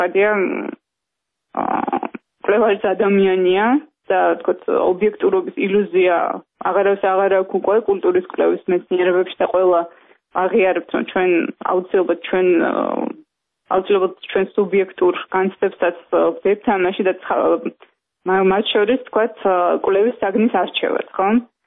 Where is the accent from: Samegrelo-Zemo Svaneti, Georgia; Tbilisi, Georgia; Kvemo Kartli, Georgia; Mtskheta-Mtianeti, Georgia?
Tbilisi, Georgia; born or raised there